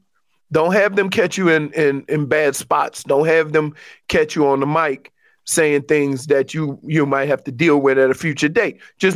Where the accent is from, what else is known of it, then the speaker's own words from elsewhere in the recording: Louisiana, United States; And I grew up in the real South, not this BS South down here. I grew up in Louisiana, where the N-word was nothing nice, okay?